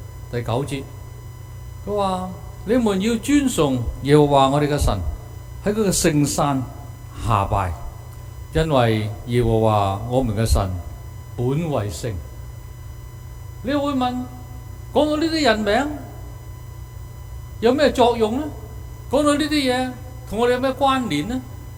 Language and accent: Cantonese; China; 我們中國人說呢，就是人搖福薄，樹搖就葉落